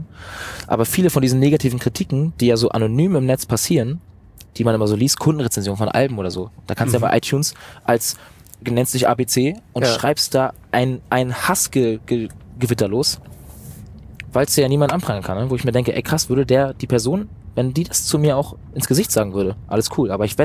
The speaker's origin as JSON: {"language": "German", "town": "Eutin", "region": "Schleswig-Holstein", "country": "Germany", "tie": "born or raised there", "also_born_or_lived": "Bad Oldesloe", "said": "ich komme aus Eutin, aus dem Norden, bin in Bad Oldesloe geboren, aber dadurch, dass Eutin natürlich so meine Heimatstadt ist"}